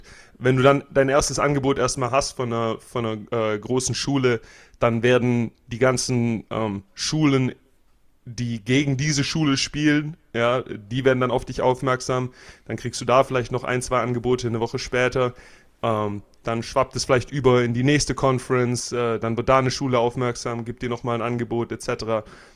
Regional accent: Germany; ich komme aus Deutschland und ich performe trotzdem in den Spielen relativ gut

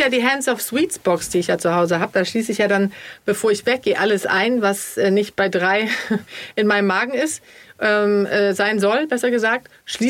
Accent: Sweden; Ich als Schwedin, da musst du ja gar nicht lange fragen.

